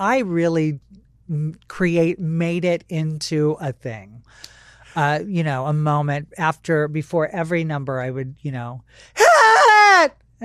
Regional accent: Hawaii, United States; And so I'm a local girl from Maui, and it's heartbreaking. My first job was in Lahaina.

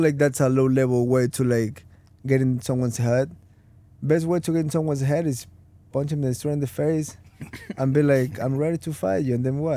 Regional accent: Ecuador; dude, I'm from Ecuador.

